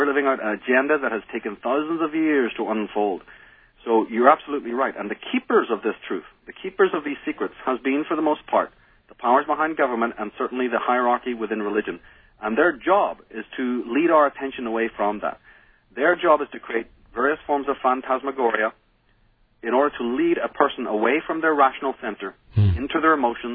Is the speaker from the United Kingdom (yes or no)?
yes; Belfast, Northern Ireland, United Kingdom; growing up in Belfast, if anything in this world needed to teach anybody the fact of that, growing up on the streets of Belfast would completely show you, just because it's a small country.